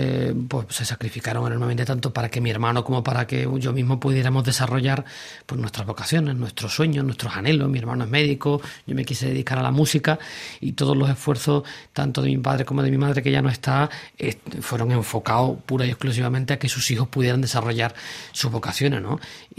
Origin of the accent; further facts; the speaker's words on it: Nerva, Andalusia, Spain; en el pueblo donde yo nací, Nerva, que había una enorme y hay una enorme tradición musical